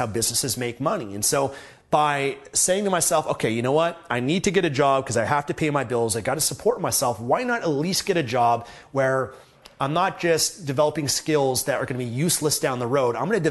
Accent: Canada; I'm from Canada, and I understand the privileges of that.

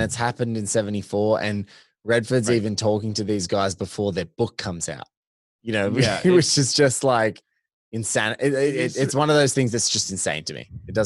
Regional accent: Australia; maybe it's me just being an Aussie

